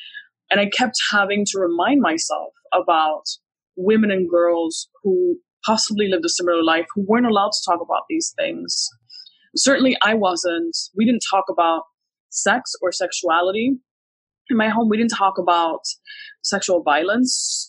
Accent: Puerto Rico; born there; Well, I was born in Puerto Rico. My father is Puerto Rican. He's Black Puerto Rican. My mother was born in New York. Her family is white Puerto Rican.

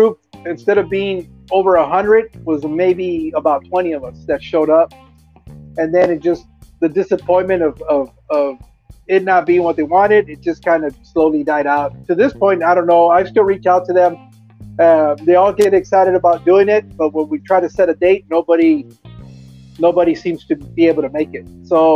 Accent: Mexicali, Baja California, Mexico; "Hey, dude, I'm from Mexicali. Hit me up after the stream."

